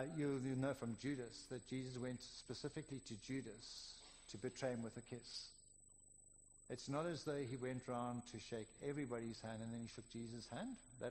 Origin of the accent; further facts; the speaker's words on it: South Africa; And the embarrassing part is, as a South African, you go in there and you go to your right